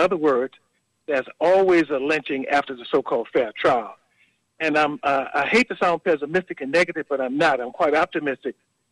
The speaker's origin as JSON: {"language": "English", "town": "Baton Rouge", "region": "Louisiana", "country": "United States", "tie": "born or raised there", "said": "I'm happy to say that I'm from Baton Rouge, went right there to Greenville, and finished from Capital High School."}